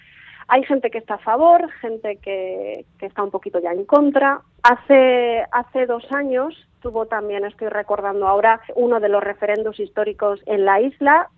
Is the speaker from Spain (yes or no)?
no; Letterkenny, Ulster, Ireland; Derry está en Irlanda del Norte y es una de las ciudades más grandes que conecta con mi pueblo, con Letterkenny.